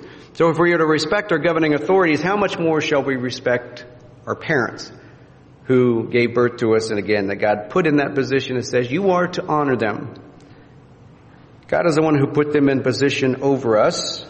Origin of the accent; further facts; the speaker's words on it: Midwest, United States; I grew up in the Midwest and always wore my hat backwards.